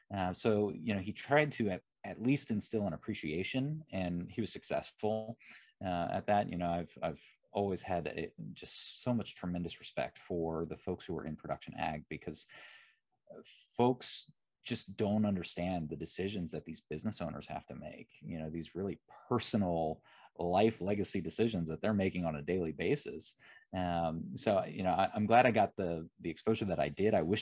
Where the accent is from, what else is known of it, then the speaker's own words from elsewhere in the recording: Ohio, United States; I had a pretty standard Midwest upbringing, I think. And what I mean by that is I grew up here in Ohio at the time, referred to as the Rust Belt.